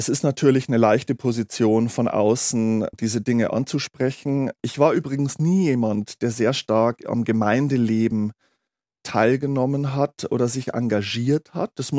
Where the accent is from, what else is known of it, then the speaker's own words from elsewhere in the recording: Bavaria, Germany; ich bin in einer Kleinstadt im Bayerischen Wald groß geworden